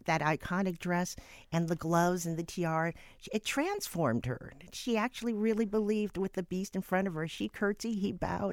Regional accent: Akron, Ohio, United States; Came back to Ohio. I'm from Akron.

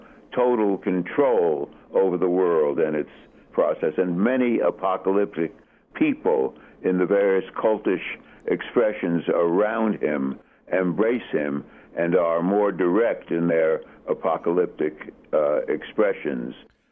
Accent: United States; I'm an American psychiatrist talking to you on a telephone now

